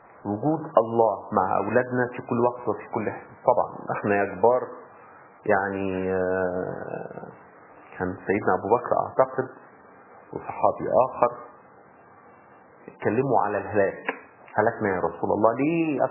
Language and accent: Arabic; Egypt; طبعتنا كمصريين مفتوحين على بعض